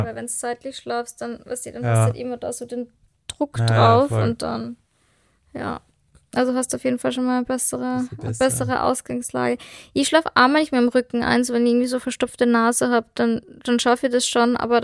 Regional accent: Austria; vielleicht ist das echt so ein bisschen, wenn man in Österreich aufgewachsen ist, dass das so ein bisschen Hausverstand ist. Also, ich war halt als Kind

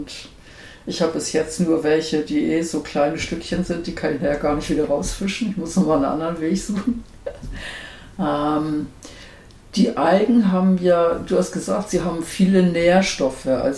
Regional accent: Northern Germany, Germany; ich komme ja aus dem Norden, aus Norddeutschland, und da ist ja Nordsee und Ostsee

